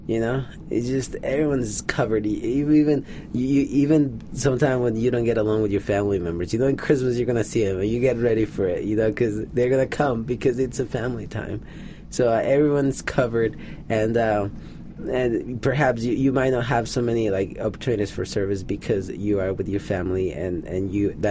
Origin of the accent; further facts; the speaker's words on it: Mexico City, Mexico; I come from Mexico City.